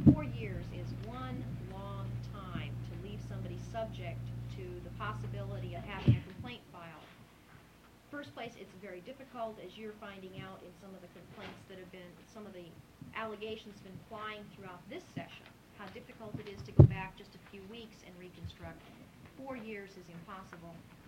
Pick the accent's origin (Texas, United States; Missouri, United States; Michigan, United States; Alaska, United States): Alaska, United States; Anchorage; I'm just from Anchorage. I have no idea.